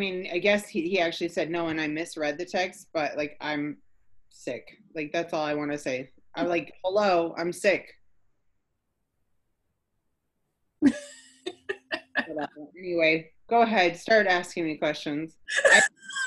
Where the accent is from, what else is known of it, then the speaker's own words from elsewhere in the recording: Mount Pleasant, Michigan, United States; Okay, so I'm from Michigan, from like middle Michigan. Mount Pleasant is where I grew up. It's like a tiny town that people only know now because the casinos became a thing and you can gamble there.